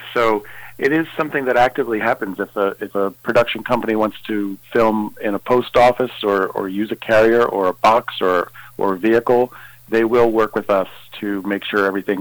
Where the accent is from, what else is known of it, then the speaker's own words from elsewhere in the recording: Pennsylvania, United States; Well, I grew up in Chester County, Pennsylvania, so I grew up in very much the rolling hills of Chester County, and it's just a beautiful place. It was a beautiful place to grow up.